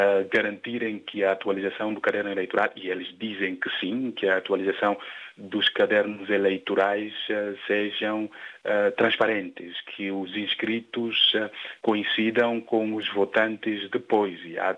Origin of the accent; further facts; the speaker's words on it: Guinea-Bissau; é uma convicção alimentada na responsabilidade que temos enquanto guineenses e africanos de transformar o nosso país para melhor vivermos nele.